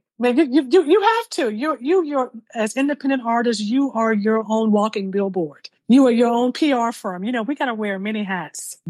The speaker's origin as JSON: {"language": "English", "town": "Washington", "region": "District of Columbia", "country": "United States", "tie": "born or raised there", "said": "I am originally from Washington, D.C., born and raised."}